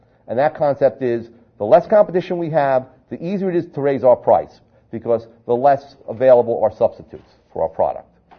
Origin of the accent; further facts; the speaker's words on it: New Jersey, United States; I come from New Jersey